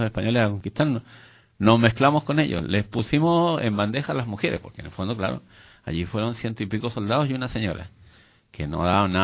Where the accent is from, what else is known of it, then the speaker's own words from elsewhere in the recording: Chile; esos somos los chilenos, ¿eh? Somos mestizos de dos razas, ¿eh? La mayoría.